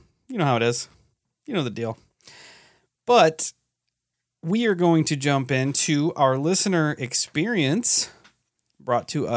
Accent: Texas, United States; Rockport's about 47 miles down the coast from my hometown. We did happen to evacuate to San Antonio before Harvey made landfall. We stayed in a hotel for 2 days due to our hometown being without power.

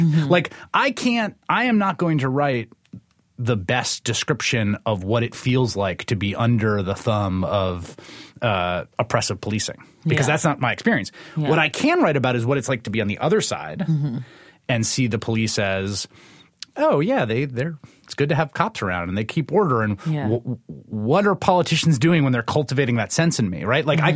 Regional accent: Bronx, New York, United States; I grew up in the Bronx in two different neighborhoods. One was this sort of working class. It had been an Irish Catholic neighborhood, although it got more sort of immigrant over time.

